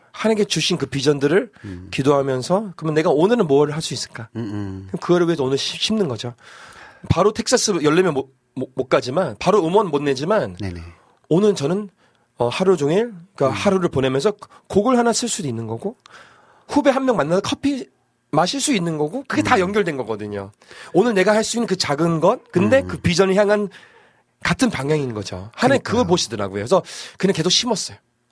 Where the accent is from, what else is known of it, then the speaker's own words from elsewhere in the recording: Brazil; Korean is a second language; 전 세계에 우리 브라질 사람들이 한국에 대한 열정이 있고 복음에 대한 열정이 있어요.